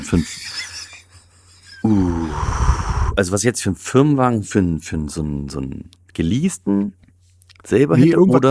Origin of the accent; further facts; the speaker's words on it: Thuringia, Germany; da wo ich herstamme, aus Thüringen.